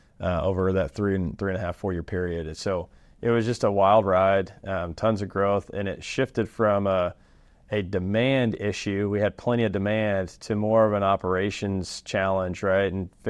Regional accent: Austin, Texas, United States; We lived in Austin. I grew up in Austin. But when I was 11 years old, my mom had this dream of living on a ranch, living in the country.

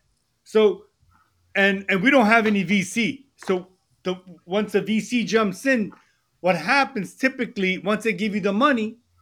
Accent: Manhattan, New York, United States; I grew up in Manhattan. We jumped the turnstile.

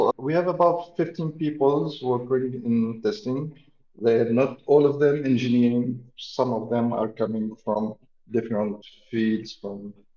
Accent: Tunisia; English is a second language; I'm from Tunisia, and this is my first time speaking in this weekend testing.

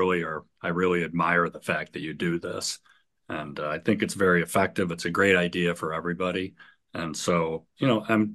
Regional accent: Rochester, New York, United States; But anyways, my background, I grew up in Rochester.

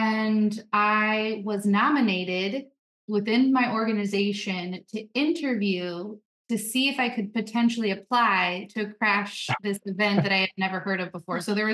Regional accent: California, United States; now in Wisconsin, United States; I told my ex-husband that I think we had to move to Wisconsin. I am from Southern California.

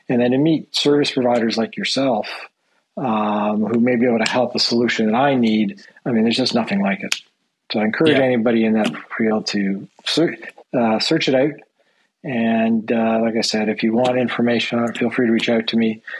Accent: Toronto, Ontario, Canada; Well, I was born and raised in Toronto, but my family's always had a place in Florida, particularly growing up in South Beach.

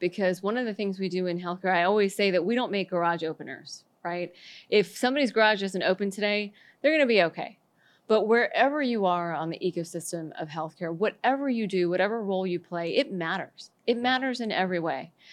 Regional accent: Florida, United States; maybe because I'm from Florida, but Washington, D.C. reminds me of fantasy land many, many times.

